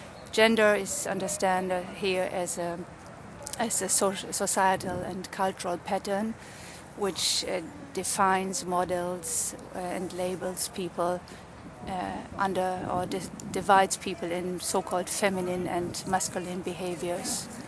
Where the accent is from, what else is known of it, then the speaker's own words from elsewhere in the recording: Germany; now in Oslo, Norway; I'm originally from Germany, currently living in Oslo, Norway.